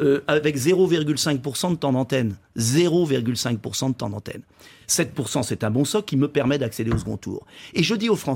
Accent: France; le peuple français, nous sommes différents des États-Unis

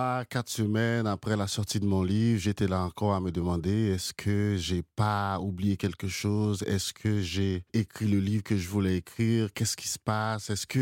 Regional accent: Haiti; moved away; J'ai quitté Haïti, enfin, non, parce que je pense que j'écris depuis cette enfance, depuis mes vécus haïtiens, depuis mon histoire, depuis ma mémoire. Je suis un modeste héritier de la grande tradition poétique haïtienne.

